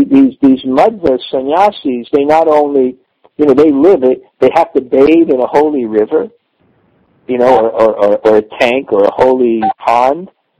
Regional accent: Udupi, Karnataka, India; I explained this before because I come from Udupi

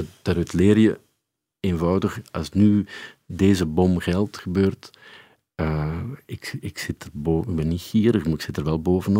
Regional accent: Flanders, Belgium; Ik ben echt wel een West-Vlaming in hart en nieren.

